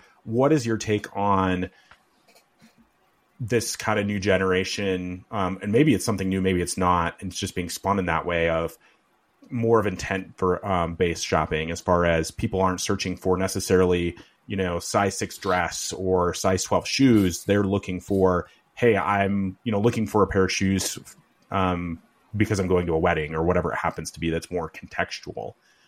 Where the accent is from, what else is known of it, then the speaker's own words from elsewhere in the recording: Midwest, United States; accent: Midwestern; I wonder, it's probably my Midwestern accent that makes it want to be a hard